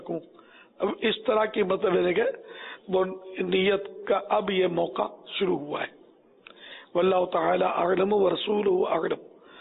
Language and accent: Urdu; Karachi, Sindh, Pakistan; born there; میں کراچی میں پیدا ہوا ہوں.